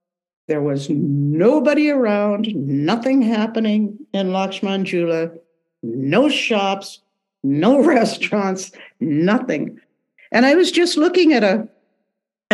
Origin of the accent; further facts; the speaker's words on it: United States; And here I am from the United States